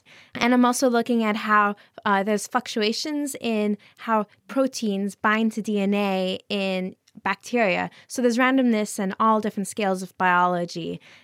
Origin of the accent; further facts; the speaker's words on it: United States; now in Cambridge, United Kingdom; Hi, I'm from the United States